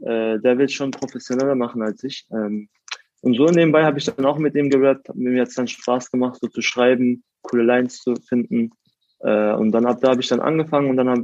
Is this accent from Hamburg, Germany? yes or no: no; Karlsruhe, Baden-Württemberg, Germany; Aus Karlsruhe bin ich in der Südstadt aufgewachsen